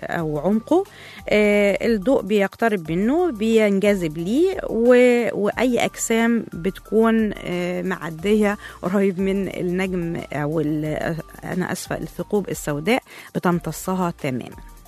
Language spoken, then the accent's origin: Arabic; Egypt; او ايه مردوده علينا احنا كمصريين حتى